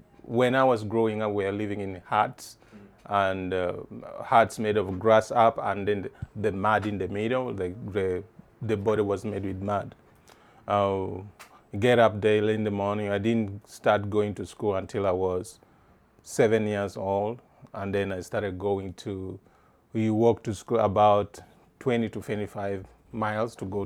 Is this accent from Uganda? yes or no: yes; Pakwach, Northern Region, Uganda; In Pakwach, Uganda, East Africa.